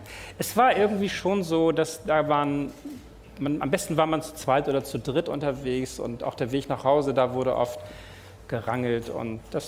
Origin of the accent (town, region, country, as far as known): Bremen, Germany; born or raised there